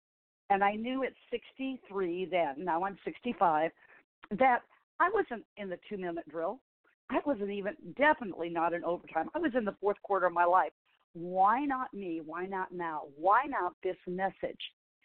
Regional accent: Howey-in-the-Hills, Florida, United States; Then we'll be up in my hometown. Yes, there truly is a town named Howie in the Hills, all right?

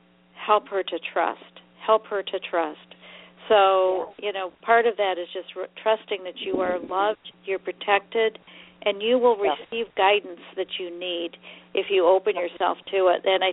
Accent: Ohio, United States; Well, I grew up in Ohio.

